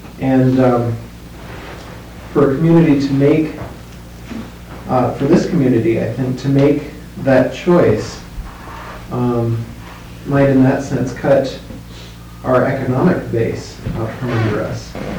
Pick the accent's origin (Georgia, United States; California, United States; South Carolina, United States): Georgia, United States; Growing up in Georgia